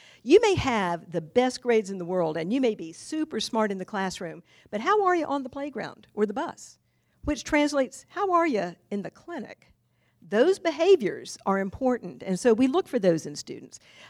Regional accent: Virginia, United States; I grew up in Tidewater.

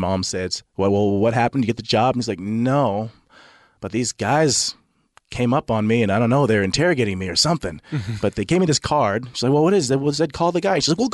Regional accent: Las Vegas, Nevada, United States; Yeah. So we were raised in Las Vegas.

